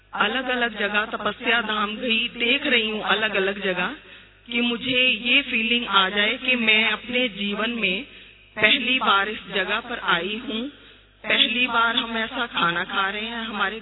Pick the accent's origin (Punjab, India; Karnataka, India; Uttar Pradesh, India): Punjab, India; Phagwara; मैं फगवाड़ा से हूँ, पंजाब स्टेट से